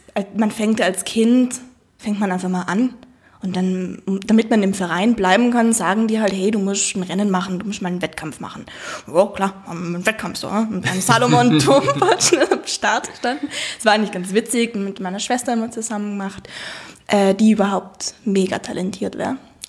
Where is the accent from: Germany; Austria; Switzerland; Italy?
Italy; Trentino-Alto Adige; Ich komme aus Südtirol und bin schon immer so ein bisschen mit dem Fahrradfahren verwurzelt.